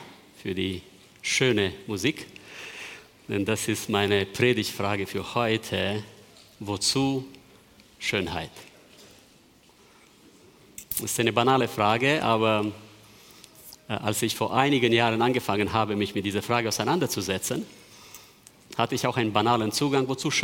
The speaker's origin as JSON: {"language": "German", "region": "Transylvania", "country": "Romania", "tie": "born or raised there", "said": "in der dritten oder vierten Klasse in Siebenbürgen, in der Schule, wo ich groß geworden bin"}